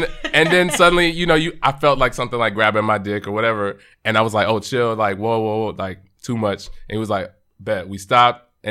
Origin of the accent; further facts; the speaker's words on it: Bible Belt, United States; So growing up in the Bible Belt, religion is a big thing. Baptist, right.